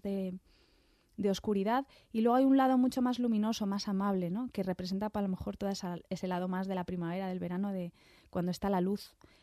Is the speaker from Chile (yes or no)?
no; Castile, Spain; en Castilla, por ejemplo, en la zona de Castellana, que es de donde yo vengo también